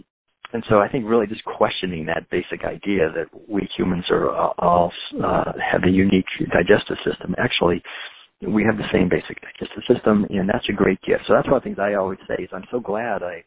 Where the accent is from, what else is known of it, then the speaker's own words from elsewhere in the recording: Concord, Massachusetts, United States; Where I grew up in Concord, Massachusetts, April 19th is Patriots Day.